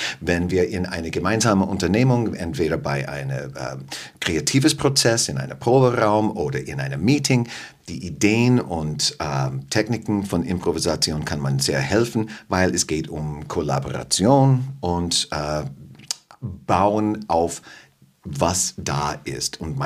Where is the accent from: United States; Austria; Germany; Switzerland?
United States; German is a second language; ich bin in den USA aufgewachsen